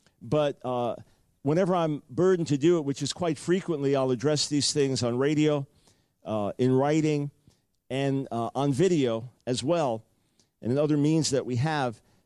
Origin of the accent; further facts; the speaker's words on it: United States; I'm an American preacher, and I'm on TV, and I don't exaggerate.